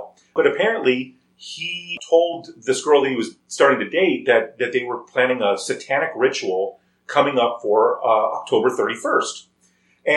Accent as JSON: {"language": "English", "town": "Yuma", "region": "Arizona", "country": "United States", "tie": "born or raised there", "said": "We had investigated strange lights out in the foothills where I grew up in Yuma, Arizona."}